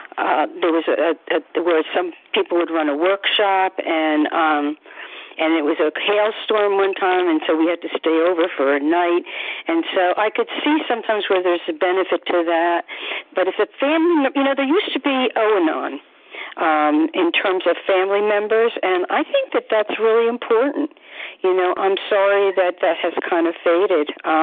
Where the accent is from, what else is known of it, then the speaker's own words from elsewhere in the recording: New Jersey, United States; I'm from New Jersey, and I'm so grateful this meeting is here.